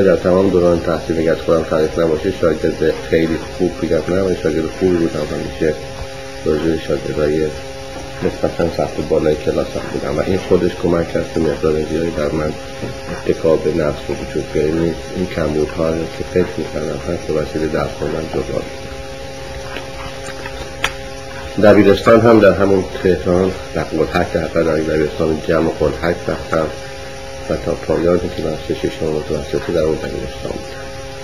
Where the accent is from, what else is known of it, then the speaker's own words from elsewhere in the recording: Kerman, Iran; also born or lived in Tehran; now in United States; در تهران متولد شدن، ولی در دو ماه بعد به کرمان رفتم و دوران کودکی من تا سال 4 ابتدایی در کرمان بودم.